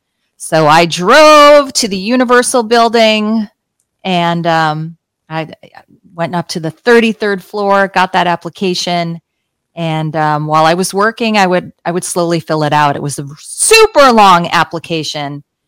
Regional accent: Cleveland, Ohio, United States; now in Los Angeles, United States; I'm from Cleveland, Ohio.

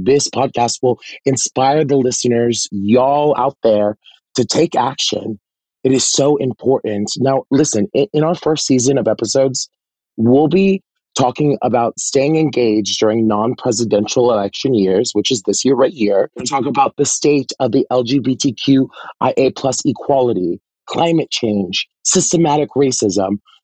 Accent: New York City, New York, United States; I'm a constituent from New York City.

